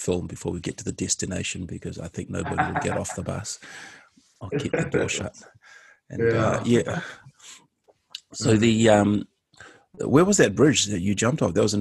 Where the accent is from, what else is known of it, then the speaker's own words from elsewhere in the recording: Fiji; Growing up in Fiji, I can appreciate we have a very large Indian community, and so Bollywood action films is part of my upbringing